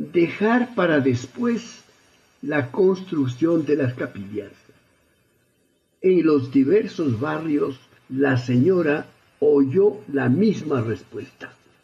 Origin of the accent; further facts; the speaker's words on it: Ecuador; Como ecuatoriano, solicito respetuosa y firmemente